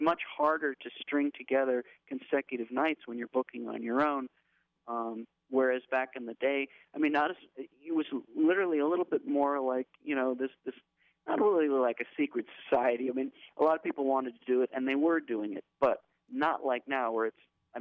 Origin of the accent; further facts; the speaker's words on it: Los Angeles, California, United States; like I grew up in Los Angeles with 1,000 different things to do and whatever